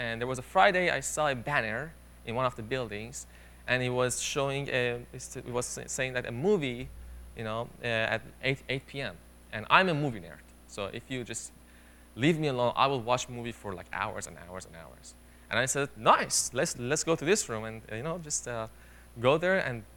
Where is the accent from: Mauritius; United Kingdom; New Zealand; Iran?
Iran; English is a second language; moved away as an adult; now in United States; So you might have noticed in my accent, I'm not from here, of course, right? I'm from Iran, or the correct pronunciation is Iran, and I came here January 22, and to study biology